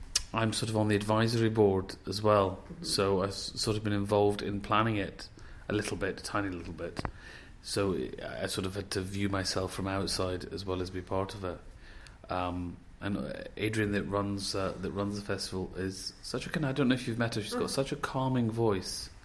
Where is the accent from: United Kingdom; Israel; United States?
United Kingdom; Glasgow, Scotland; now in London, United Kingdom; I come from Glasgow, mm-hmm. which is the capital city of Scotland. That's a joke. It isn't really. But we pretend we are. Yeah, I come from Glasgow. I've lived in London for about 20 years.